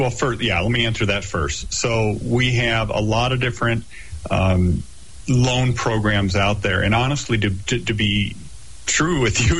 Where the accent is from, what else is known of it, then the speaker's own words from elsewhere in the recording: Ann Arbor, Michigan, United States; moved away; also born or lived in Phoenix; Well, you know, I grew up in Ann Arbor in Michigan, right? And so, you know, got full winters. And when I first moved west, I moved to Phoenix